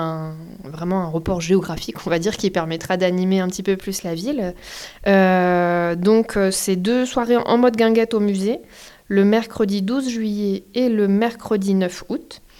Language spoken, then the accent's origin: French; United Kingdom; accent: English; French is a second language; avec mon délicat accent anglais